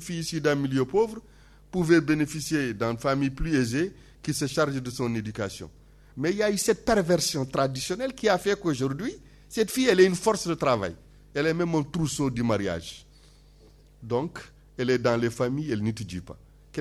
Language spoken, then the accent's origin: French; Mauritania; je viens de la Mauritanie.